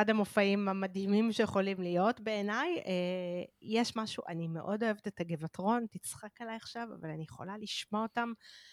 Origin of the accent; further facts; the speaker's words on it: Holon, Tel Aviv District, Israel; אני גדלתי בחולון